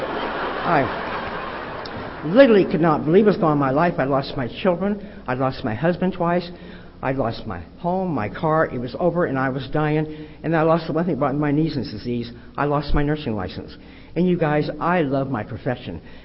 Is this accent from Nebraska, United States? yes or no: yes; Lincoln, Nebraska, United States; But anyway, you know, I grew up in Lincoln, Nebraska. I come from a wonderful home there in Nebraska.